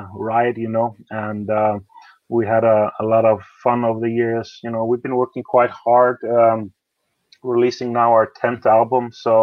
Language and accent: English; Norway; English is a second language; we have two guys from France now, and I'm from Norway and the drummer from England